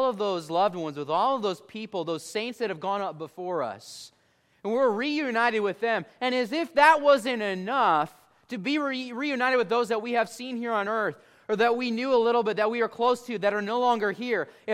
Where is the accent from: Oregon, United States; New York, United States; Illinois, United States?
Illinois, United States; My dad is from Texas, but I grew up in Illinois.